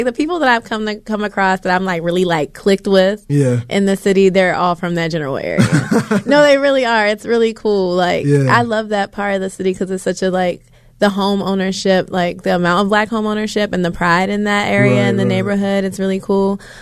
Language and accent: English; Baltimore, Maryland, United States; I spent most of my, half of my time, I guess, in Essex, Maryland, which is in Baltimore County. But I spent a good part of my childhood in the Northwood area of Baltimore City. So near like Morgan.